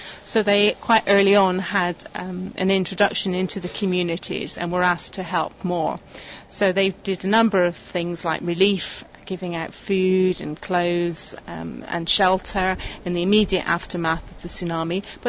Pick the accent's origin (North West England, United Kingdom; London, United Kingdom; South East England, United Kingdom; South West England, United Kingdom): South West England, United Kingdom; Bristol; I'm originally from Bristol, but I now work in Middlesex for a relief and development organisation called Tear Fund, and I'm here in Kanyakumari, the very southernmost tip of mainland India